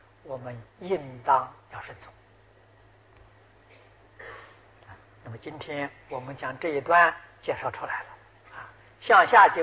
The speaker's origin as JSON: {"language": "Chinese", "country": "China"}